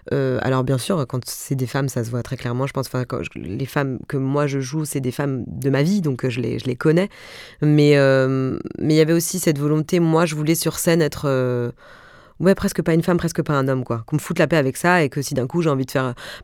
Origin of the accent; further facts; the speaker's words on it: Mulhouse, Grand Est, France; Moi je viens de Mulhouse et franchement il y a 10 ans je parlais comme ça